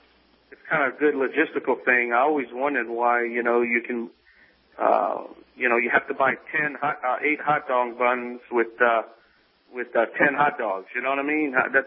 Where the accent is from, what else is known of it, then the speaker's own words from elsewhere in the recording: Louisiana, United States; That's right, I'm